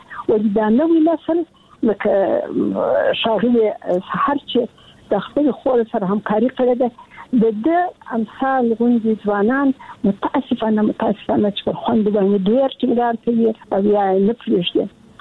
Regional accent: Kandahar, Afghanistan; زه د کندهار یم، د کندهار د نړۍ له لیسې کې مې زده کړې وکړې او کابل پوهنتون ته ولاړم

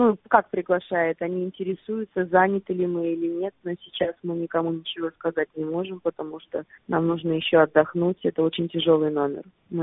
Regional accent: Saint Petersburg, Russia; я родом из Санкт-Петербурга.

